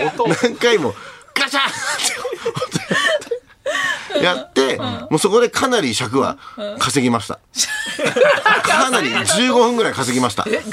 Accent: Matsudo, Chiba, Japan; 一応松戸

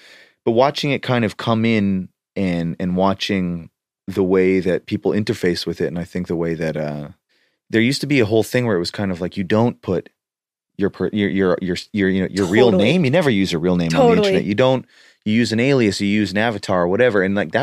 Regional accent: Canada; I grew up near the Rocky Mountains in Canada

